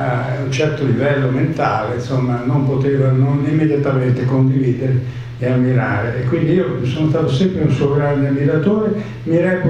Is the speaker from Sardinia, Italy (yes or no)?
no; Venice, Veneto, Italy; noi settentrionali, io sono veneziano